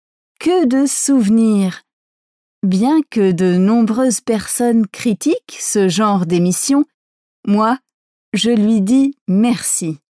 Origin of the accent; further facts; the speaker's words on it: Brittany, France; born there; je suis ravie de vous rencontrer ici, parce que la Bretagne est ma région natale.